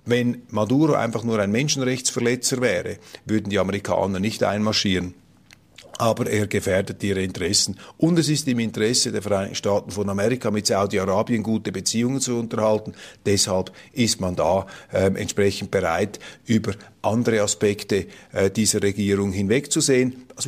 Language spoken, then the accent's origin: German; Switzerland; Als Schweizer gebe ich zu bedenken, dass diese Sichtweise, die in unseren Medien auch überrepräsentiert ist, nicht zwangsläufig von uns übernommen werden sollte.